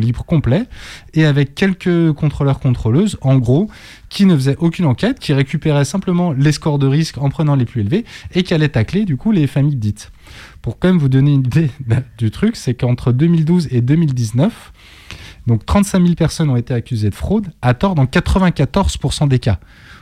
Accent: Netherlands; il a l'air d'être à peu près aussi bien que chez nous, aux Pays-Bas

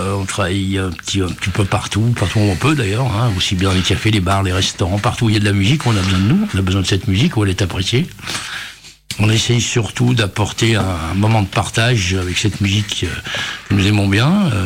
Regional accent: Lyon, Auvergne-Rhône-Alpes, France; Eh oui, nous avons grandi aux États-Unis, boulevardé, Lyon 8e.

